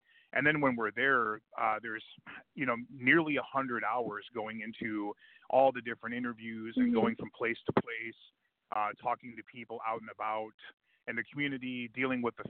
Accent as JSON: {"language": "English", "region": "Midwest", "country": "United States", "said": "because I, you know, I'm from the Midwest. I speak their language"}